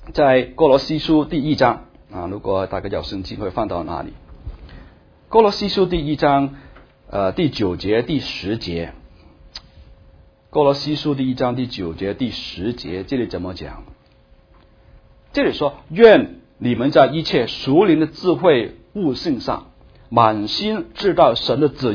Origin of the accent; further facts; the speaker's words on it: Hong Kong; now in United States; 我是香港来的，所以听到我香港的口腔香港是相反所以很久没有回去香港